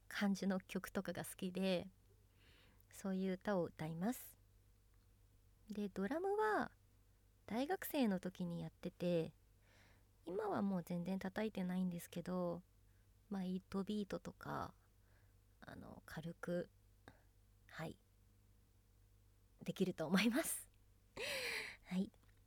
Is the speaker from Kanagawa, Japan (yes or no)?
yes; Kanagawa, Japan; 出身地は神奈川県です。海が近くにあって結構住みやすいところに住んでるなって思ってます。